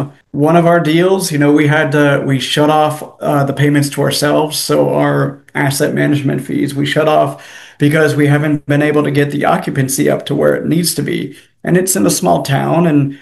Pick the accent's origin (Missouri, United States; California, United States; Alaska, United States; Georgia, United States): California, United States; now in South Carolina, United States; So I wasn't in California. I'm from California.